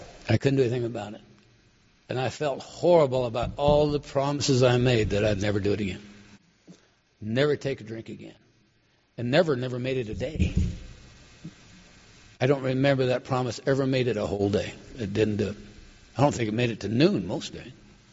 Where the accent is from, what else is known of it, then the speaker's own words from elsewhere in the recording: Cheyenne, Wyoming, United States; this old detective that I had any number of acquaintances with growing up in Cheyenne is standing in there.